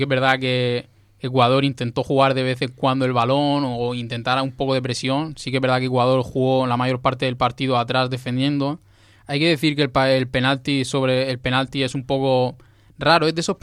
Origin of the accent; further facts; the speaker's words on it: Spain; yo creo que somos españoles y hay que ver a España siempre.